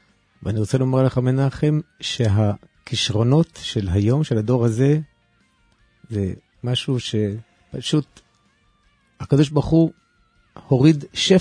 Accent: Haifa, Haifa District, Israel; הרי אני חיפאי במקור, מהקריות

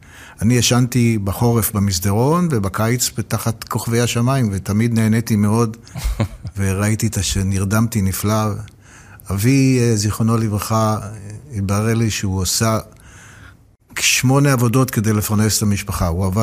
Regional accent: Haifa, Haifa District, Israel; born there; אני נולדתי בחיפה לפני 78 שנה, בעוד חודש אני בן 78, ברוך השם. נולדתי בחיפה … הוריי הגיעו מסלוניקי

